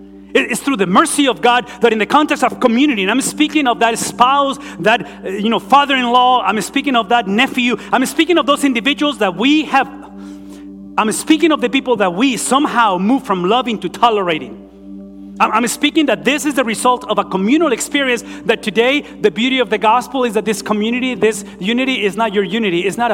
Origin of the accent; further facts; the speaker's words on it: Mexico; first language Spanish; English is a second language; now in United States; I told you that 1990, I came from Mexico into the United States. The evidence of my 30 years of pilgriming and journeying through this country is that I tried to speak English. English is the evidence that I've been here for a while. Spanish is who I am.